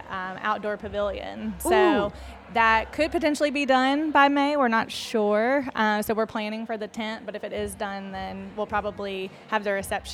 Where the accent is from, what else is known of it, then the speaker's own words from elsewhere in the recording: Houston, Texas, United States; also born or lived in Boston / Seattle; now in Nashville, United States; No. I moved here 2 years ago.